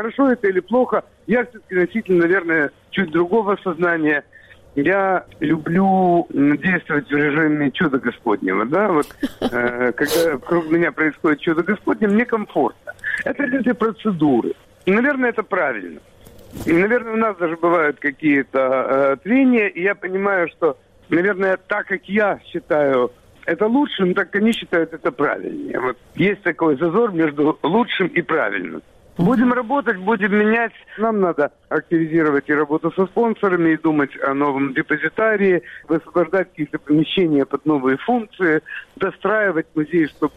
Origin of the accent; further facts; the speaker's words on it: Odesa, Odesa Oblast, Ukraine; Но я одессит, это все равно я одессит.